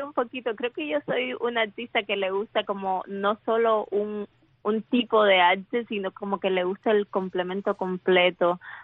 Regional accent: Cuba; yo vengo de Cuba

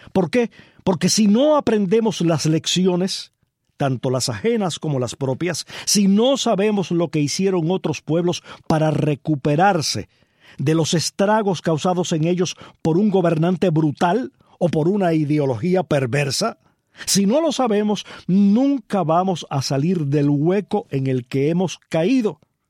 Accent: Cuba; a entender mejor como cubanos mucho de lo que nos ha pasado a nosotros

